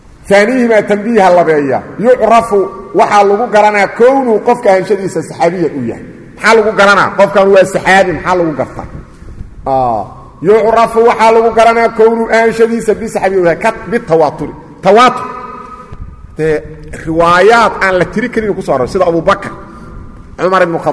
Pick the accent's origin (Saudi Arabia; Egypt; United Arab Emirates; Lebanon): Saudi Arabia; سبحان الله ما أنا سعودي